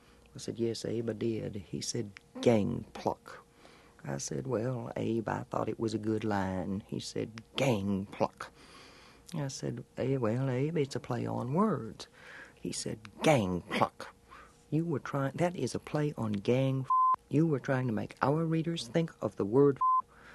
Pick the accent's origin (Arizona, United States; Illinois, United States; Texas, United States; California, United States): Texas, United States; my political opinions aren't popular in my home state. Yes, I have over the years socialized with Texas politicians.